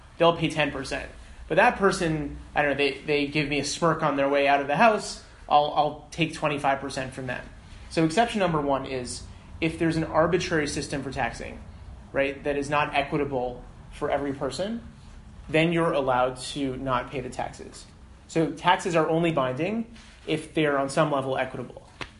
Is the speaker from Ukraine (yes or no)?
no; Canada; I'm Canadian. I don't even get to vote and I pay my taxes.